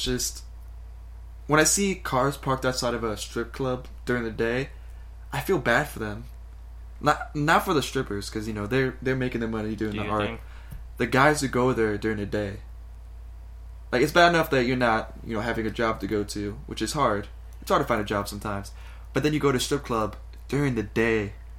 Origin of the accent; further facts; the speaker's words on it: Land O'Lakes, Florida, United States; Since we're from Land O'Lakes, why not talk about our roots? Which is nudists and rednecks.